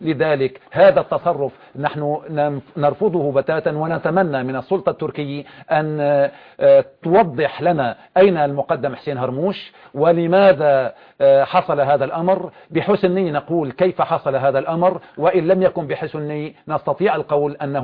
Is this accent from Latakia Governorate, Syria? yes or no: no; Iblin, Idlib Governorate, Syria; أنا ابن جبل الزاوية، مسقط رأسي جبل الزاوية، وأنا ابن قرية إبلين، كما تعلمون … هو ابن عائلتي من نفس القرية، العقيد … كذلك هو من نفس المنطقة وهو قريبي.